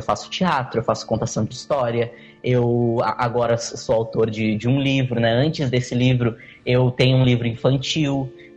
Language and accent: Portuguese; Pelotas, Rio Grande do Sul, Brazil; now in Bento Gonçalves, Brazil; Eu morava em Pelotas, eu sou natural de Pelotas, e eu morava em Pelotas e fui para Bento Gonçalves.